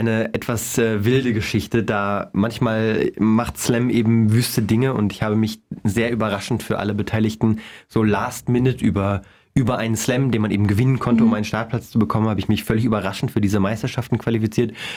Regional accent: Munich, Bavaria, Germany; born or raised there; also born or lived in Bonn

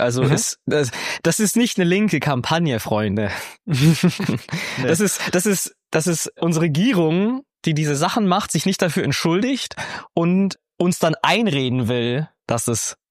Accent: Augsburg, Bavaria, Germany; meine Heimatstadt Augsburg

